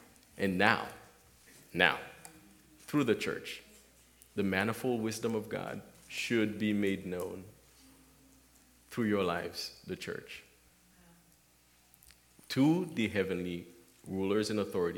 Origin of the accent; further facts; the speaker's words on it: Haiti; You know, I used to live in Haiti. Oh, I grew up in Haiti.